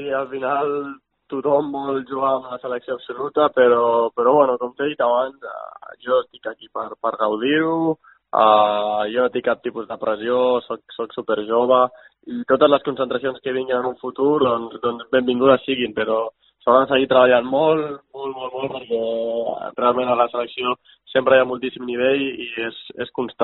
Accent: Sabadell, Catalonia, Spain; tots dos som de Sabadell

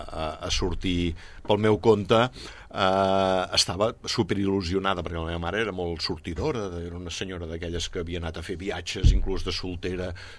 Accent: Sabadell, Catalonia, Spain; Aviam, jo vaig néixer aquí a Sabadell i vaig començar a viure al carrer Espirall, tocant els Bombers.

